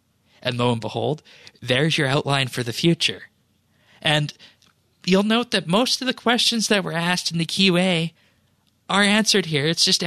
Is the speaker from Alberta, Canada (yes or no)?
yes; Alberta, Canada; I am from Alberta, which is a province in Western Canada